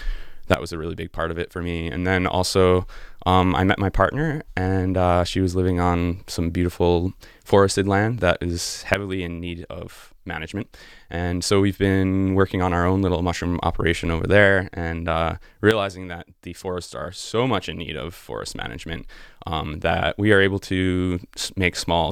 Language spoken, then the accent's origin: English; Rosendale, United States; So I grew up in Rosendale, and I grew up on 2/3 of an acre, no real forest, small backyard.